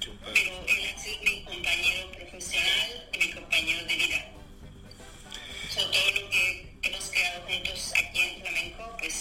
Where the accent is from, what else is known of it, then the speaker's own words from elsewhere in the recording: General Terán, Nuevo León, Mexico; born there; nací en México, en un pueblo pequeño, muy cerca de la ciudad de Monterrey, en el noreste de México, el pueblo se llama General Terán.